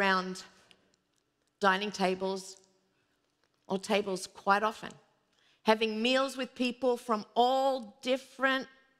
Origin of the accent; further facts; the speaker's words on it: Australia; now in United States; because I grew up in Australia, it's a little bit different.